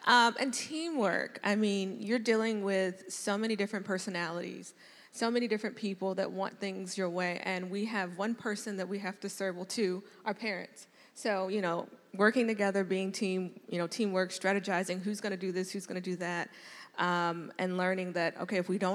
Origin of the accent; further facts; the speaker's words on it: Indiana, United States; born there; So I was born in Northwest Indiana, right outside of Chicago.